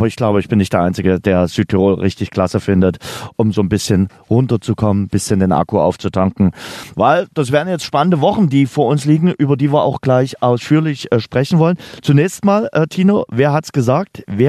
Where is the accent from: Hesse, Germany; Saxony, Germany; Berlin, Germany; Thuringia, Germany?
Saxony, Germany; Dresden; kannst in Dresden die Semperoper, den Zwinger, die Frauenkirche auch fußläufig erreichen, um dir mal von meiner Heimatstadt zu berichten.